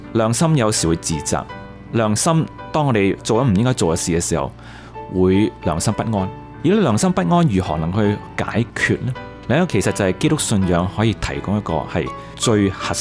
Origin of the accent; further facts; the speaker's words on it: China; 我们中国人经常都说在冥冥中有主宰